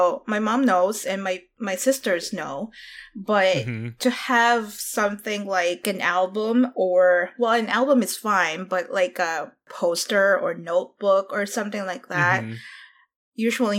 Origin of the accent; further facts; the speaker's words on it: Philippines; I'm Asian. So born and raised in the Philippines.